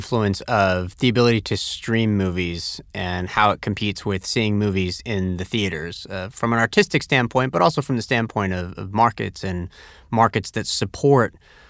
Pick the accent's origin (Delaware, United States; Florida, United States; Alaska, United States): Florida, United States; Tampa; So even as a kid growing up in Tampa, Florida, I still was able to enjoy it.